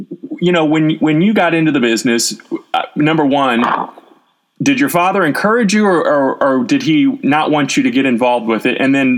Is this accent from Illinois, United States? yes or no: no; St. Louis, Missouri, United States; As a fellow St. Louisan, I appreciate that comment for sure.